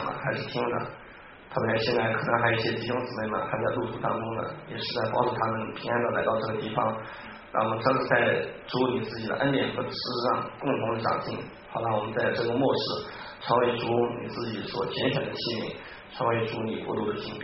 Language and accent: Chinese; Wuxi, Jiangsu, China; accent: southern; now in Beijing, China; 我老家是也江苏无锡的，因为我后来在北京上学，后来也在北京成家，所以可能南方人呢也听我讲话，以为我是北方人。但是如果北方听我讲话的话，应该还是可以听出我南方人的口音来